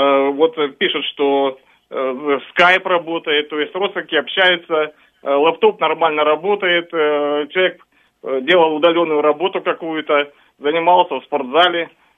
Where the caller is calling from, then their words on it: Auckland, New Zealand; Я обещал позвонить из Окленда, из Новой Зеландии.